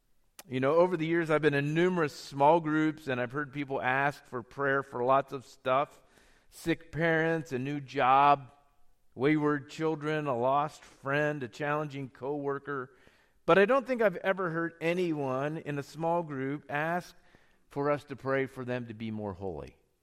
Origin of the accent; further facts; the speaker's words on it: Lewistown, Pennsylvania, United States; In the church that I grew up in Lewistown, Pennsylvania, it looked something like this.